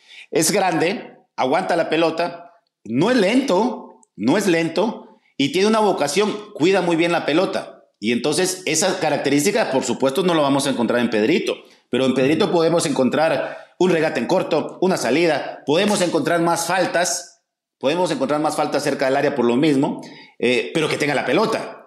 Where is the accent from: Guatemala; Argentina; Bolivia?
Guatemala; así somos los chapines